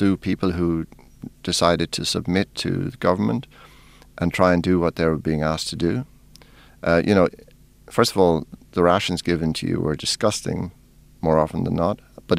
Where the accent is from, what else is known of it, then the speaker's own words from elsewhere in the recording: Ireland; because all that astonished me, you know, as Irish people. Only reading Irish history, sometimes we think we have the copyright on hunger.